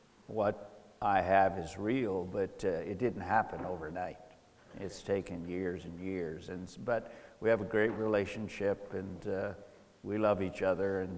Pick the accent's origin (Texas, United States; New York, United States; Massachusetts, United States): Massachusetts, United States; So when I grew up in Massachusetts, my whole youth was spent with my parents commuting, taking me all over Massachusetts to play in various rinks, various teams.